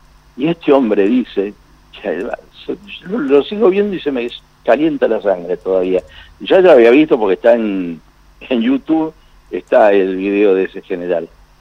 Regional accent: Argentina

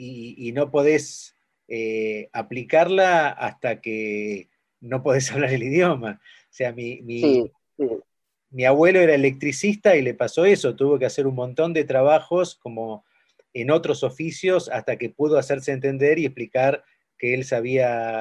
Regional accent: Buenos Aires, Argentina; gran parte de los porteños somos eurodescendientes, alemanes, españoles, italianos, polacos, judíos, rusos.

